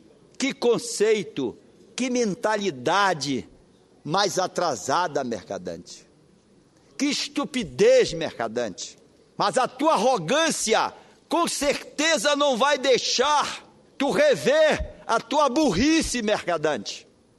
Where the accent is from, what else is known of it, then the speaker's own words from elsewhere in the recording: Pará, Brazil; born there; nasci no Marajó, vim da pobreza